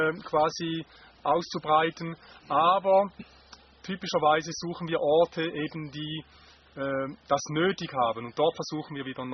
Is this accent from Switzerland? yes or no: yes; Switzerland; moved away; Ja, wir kommen ja ursprünglich aus der Schweiz